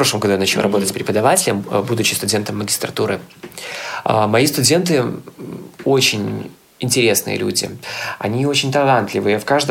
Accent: Belarus; нас в Беларуси, вот то, что я заметил, модели друг другу все-таки помогают

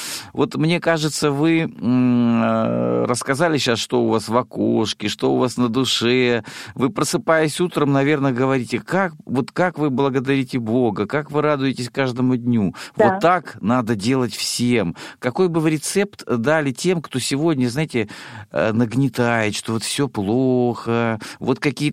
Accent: Rostov Oblast, Russia; Я родом из Ростовской области.

